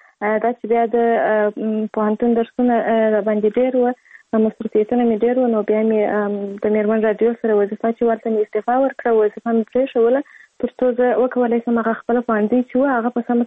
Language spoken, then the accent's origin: Pashto; Kandahar, Afghanistan; زه په کندهار ولایت کې زیږیدلی یم، او اوس فلحال په کندهار ولایت کې اوسېږم.